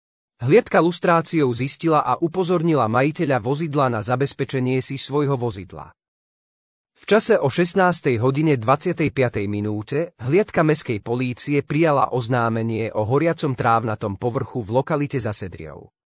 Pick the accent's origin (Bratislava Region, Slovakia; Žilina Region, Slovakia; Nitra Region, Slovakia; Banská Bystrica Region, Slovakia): Žilina Region, Slovakia; Mútne; V prvom rade som katolícky kňaz. Pochádzam z Oravy, z goralskej obce Mútne pri hraniciach s Poľskom. Základnú školu som navštevoval v rodnej obci